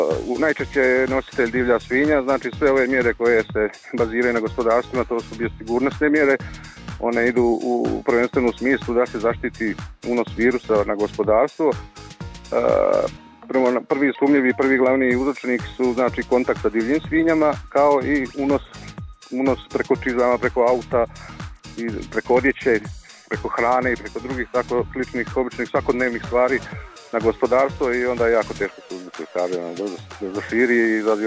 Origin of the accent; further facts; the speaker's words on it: Lika-Senj County, Croatia; ako bi se bolest pojavila kod nas u Lici, gdje imamo mali broj objekata koji se bave proizvodnjom i uzgojom svinja